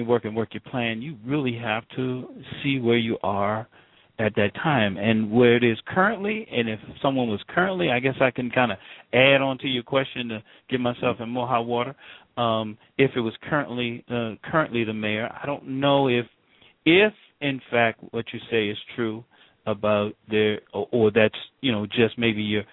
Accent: North Englewood, Maryland, United States; like I always did when we grew up in the neighborhood I grew up in North Englewood, Maryland.

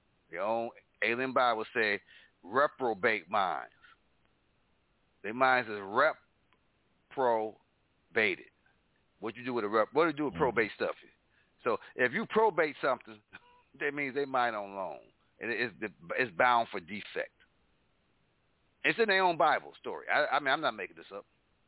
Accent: Buffalo, New York, United States; Me growing up in Buffalo, those of you in Buffalo who are listening, you know, we grew up with Juneteenth.

